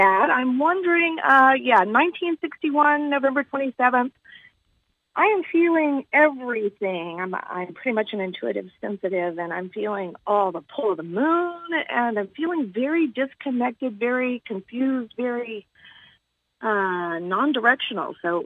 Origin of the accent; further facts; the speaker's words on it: Louisiana, United States; And I'm from Louisiana. I can say it's even more beautiful than Louisiana